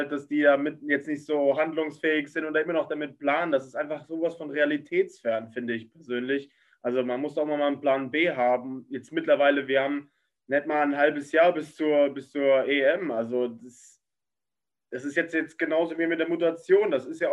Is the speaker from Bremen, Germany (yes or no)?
yes; Bremen, Germany; Mir fällt da so bei, zum Beispiel als Bremer auf jeden Fall Anfang der Saison halt das Mainz-Spiel noch im Kopf